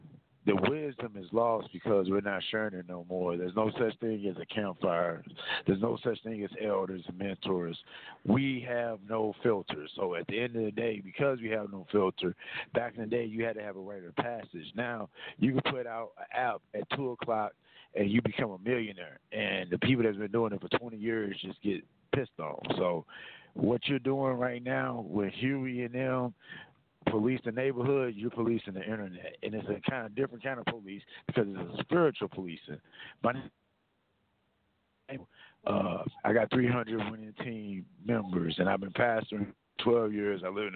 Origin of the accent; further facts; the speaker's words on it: Cleveland, Ohio, United States; born there; I was born in Cleveland.